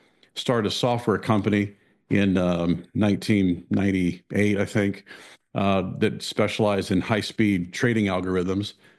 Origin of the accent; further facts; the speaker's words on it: Phoenix, Arizona, United States; born there; But I was born out in Phoenix, Arizona, in the desert, wandered around.